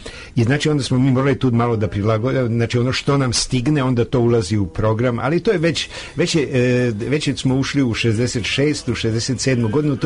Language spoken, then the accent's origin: Serbian; Zemun, Belgrade, Serbia; Ja sam rođen 42. godine. Ja se sećam, odrastao sam u Zemunu kod dede, koji je bio sveštenik u Gornjoj Varoši.